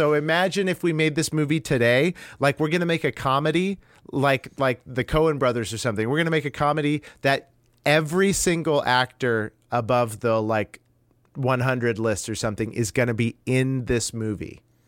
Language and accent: English; El Dorado, Kansas, United States; I grew up in El Dorado, Kansas, where it was like, you know, the end times are coming and Disney is the Antichrist.